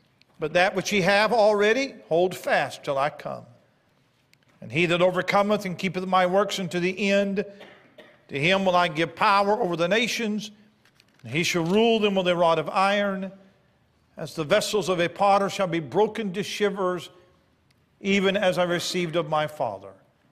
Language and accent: English; Milton, Florida, United States; So I am from Milton, Florida, not far from Pensacola.